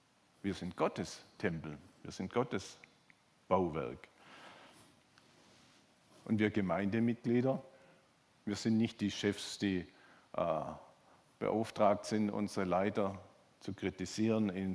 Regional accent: Baden-Württemberg, Germany; ich komme aus Württemberg

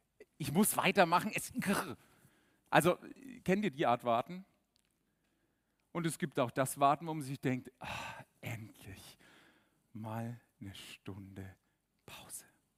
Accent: Germany; wir sind keine Afrikaner, wir sind auch keine Südeuropäer, wir sind Deutsche.

